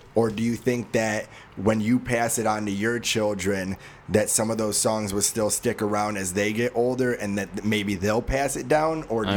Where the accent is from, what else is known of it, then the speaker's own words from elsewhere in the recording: Medina, United States; Well, I'm from Medina, so like